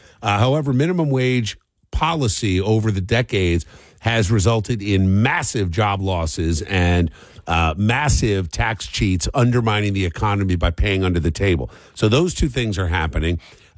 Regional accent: Cherry Hill, New Jersey, United States; growing up in Cherry Hill, I mean, I would get paid $5 a driveway.

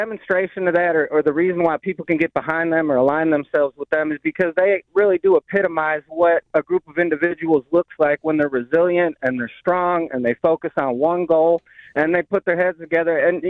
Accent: Buffalo, New York, United States; I'm born and raised in Buffalo, but, you know, I'll never stray away from these Bills' roots.

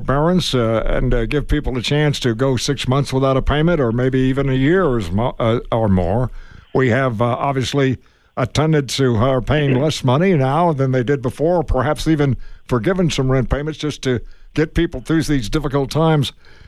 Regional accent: Tucson, Arizona, United States; in my hometown of Tucson, Arizona

